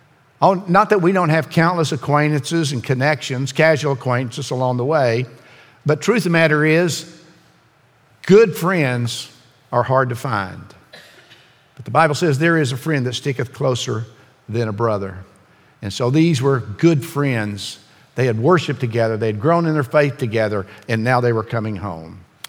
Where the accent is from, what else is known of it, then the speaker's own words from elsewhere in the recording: Ada, Oklahoma, United States; We're from Oklahoma. You know, we were both born in Oklahoma. We got married in Oklahoma. Mary moved to Ada and where I was born and raised.